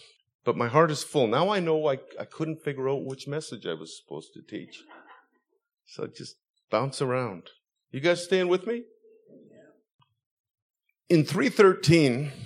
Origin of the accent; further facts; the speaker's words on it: Canada; now in United States; I'm a Canadian in a strange land now. Living in America is an interesting time for me.